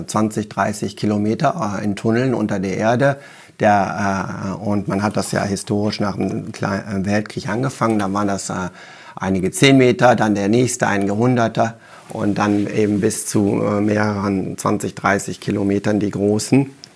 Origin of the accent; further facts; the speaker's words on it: Wuppertal, North Rhine-Westphalia, Germany; ich bin ja in Wuppertal geboren und habe da Abi gemacht, habe dann Physik studiert in München und Paris